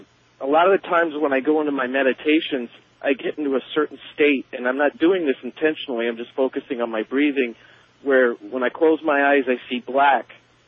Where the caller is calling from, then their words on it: San Diego, California, United States; I'm calling from San Diego, California.